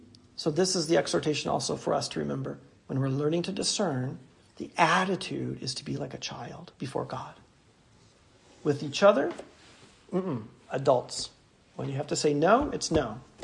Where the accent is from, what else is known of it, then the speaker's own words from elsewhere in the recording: Cleveland, Ohio, United States; And I think that's an ugly color, but I'm from Cleveland, Ohio.